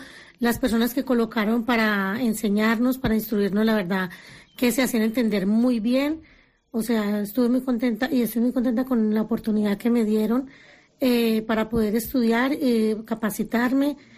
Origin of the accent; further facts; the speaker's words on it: Colombia; now in Spain; Dejando a mi familia en Colombia, toda mi familia. Bueno, me tocó salir de Colombia por amenazas de muerte.